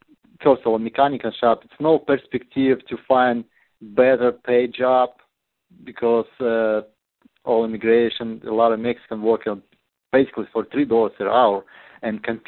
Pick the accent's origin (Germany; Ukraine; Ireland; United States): Ukraine; English is a second language; moved away as an adult; I'm originally from Ukraine, was born and raised up there up to my 30 years birthday. And because of some disagreement, let's put this way, with the political issue, I got to leave the country.